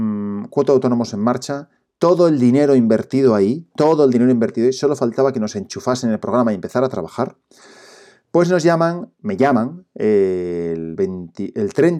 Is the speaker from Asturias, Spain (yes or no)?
yes; Asturias, Spain; yo soy de Asturias